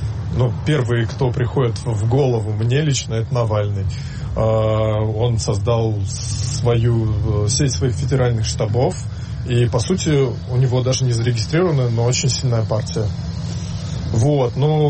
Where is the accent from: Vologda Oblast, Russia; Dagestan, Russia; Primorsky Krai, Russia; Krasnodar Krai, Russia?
Primorsky Krai, Russia; Я сам родом из Приморья и довольно хорошо знаю там ситуацию.